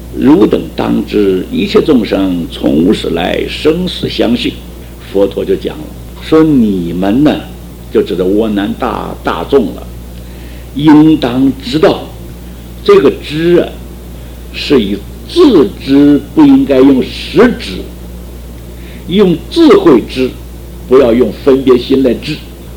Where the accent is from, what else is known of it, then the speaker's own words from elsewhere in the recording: Taiwan; 我们台湾话叫做圆顶了，圆顶是台湾话，外省不叫圆顶